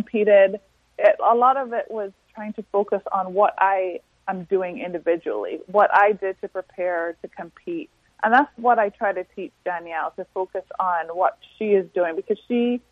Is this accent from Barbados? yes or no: yes; Barbados; I was born and raised in Barbados, and I competed for Barbados